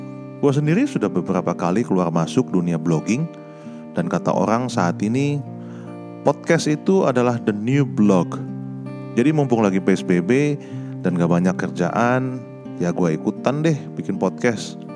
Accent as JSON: {"language": "Indonesian", "region": "Jakarta", "country": "Indonesia", "tie": "born or raised there", "said": "Gue lahir dan besar di Jakarta. Mulai dari TK hingga SMP, gue bersekolah di Sekolah Ora et Labora. Panglima Polim lokasinya, tetapi SMP adanya di Pondok Indah."}